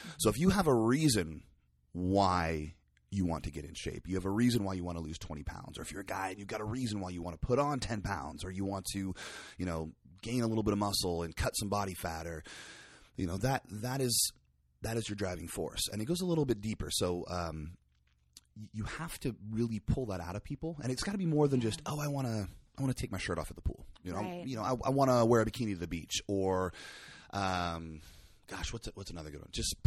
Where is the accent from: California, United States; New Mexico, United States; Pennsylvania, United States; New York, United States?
California, United States; Sebastopol; Well, actually, I came from Sebastopol. I was born and raised in Sonoma County.